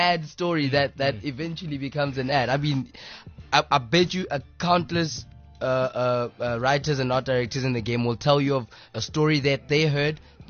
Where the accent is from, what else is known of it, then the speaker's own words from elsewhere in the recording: Polokwane, Limpopo, South Africa; I mean, I'm from Polokwane, Flora Park.